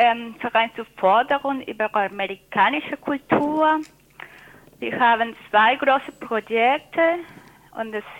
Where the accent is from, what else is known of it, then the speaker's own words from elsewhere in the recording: Venezuela; now in Tübingen, Germany; ich komme aus Venezuela und bin seit 1997 in Tübingen. Ich habe 4 Kinder hier in Tübingen geboren